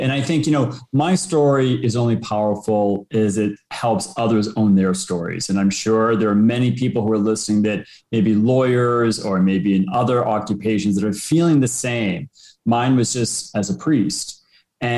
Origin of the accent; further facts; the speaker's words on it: United States; now in Toronto, Canada; I'm actually American. I live in Toronto. After university, I went to the seminary to study to become a Catholic priest